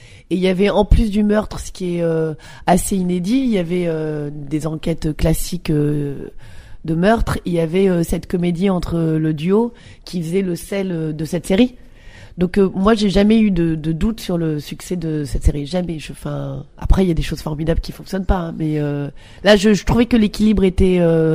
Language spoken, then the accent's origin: French; Paris, Île-de-France, France; je connaissais pas l'Opéra Garnier, alors que je suis parisienne.